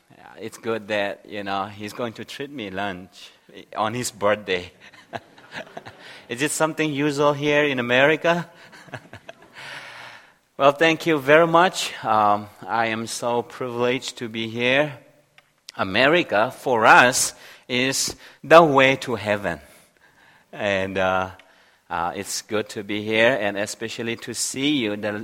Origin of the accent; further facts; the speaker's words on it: Myanmar; English is a second language; I come from Myanmar